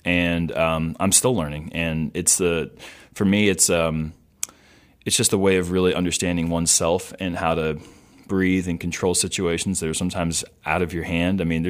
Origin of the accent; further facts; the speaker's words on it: Chapel Hill, North Carolina, United States; also born or lived in Charlotte; Yeah, I was born in Charlotte, and I grew up in Chapel Hill and came back to Charlotte for high school, went to Myers Park High School.